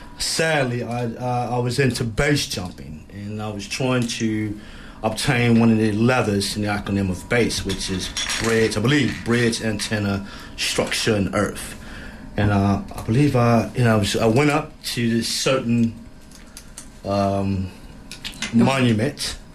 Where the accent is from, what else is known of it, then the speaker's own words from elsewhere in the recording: United States; I come over from the States.